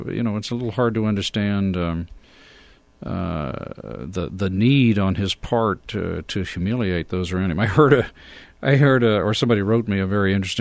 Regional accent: Austin, Texas, United States; So I grew up in Austin, in the Hill Country, not far from Johnson City.

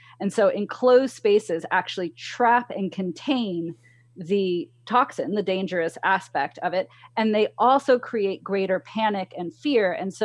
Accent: New York, United States; also born or lived in California; I was born in California and then lived in New York as a teenager.

